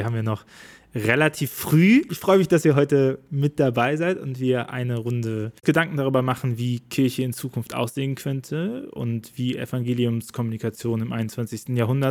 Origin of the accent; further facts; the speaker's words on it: Bonn, North Rhine-Westphalia, Germany; Aber ich komme natürlich aus einem schönen Teil des Rheinlands, aus Bonn.